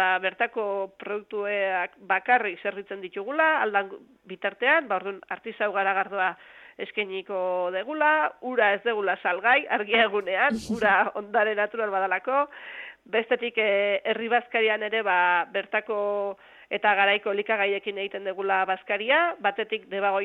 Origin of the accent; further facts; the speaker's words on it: Oñati, Basque Country, Spain; festa azaten da gure herrian